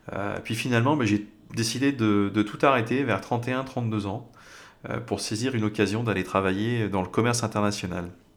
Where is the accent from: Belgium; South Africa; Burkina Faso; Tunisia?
South Africa; also born or lived in France; j'ai grandi plusieurs années en Afrique du Sud